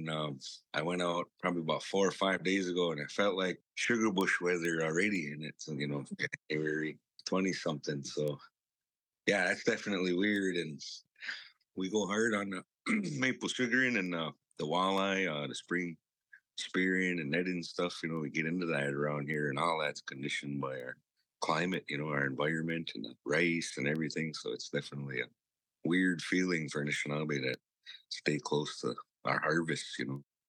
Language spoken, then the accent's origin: English; Wisconsin, United States; And I come from the Lac-Couturier Ojibwe Reservation, or Dawaza, Gayaganing, as we say in our language.